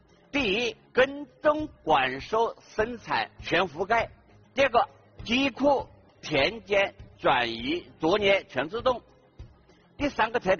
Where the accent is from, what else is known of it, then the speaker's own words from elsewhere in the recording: Hunan, China; 我从小在湖南的农村中长大